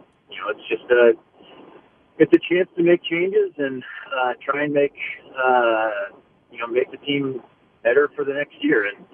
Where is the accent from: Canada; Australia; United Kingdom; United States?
United States; Kansas City; especially in my hometown, in front of friends and family, and have as much success as we did while I was playing here. I think we won four trophies in my 9 years. It's been a blast. It's been a lot of fun, and I'll be sad to leave Kansas City